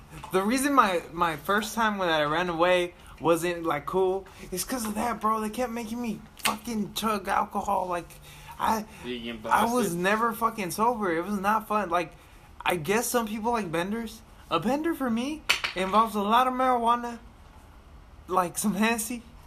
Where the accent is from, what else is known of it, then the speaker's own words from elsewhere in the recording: United States; Being American is fucking sick, bro. Because we get a lot of shit really cheap because people just want to get into the market over here.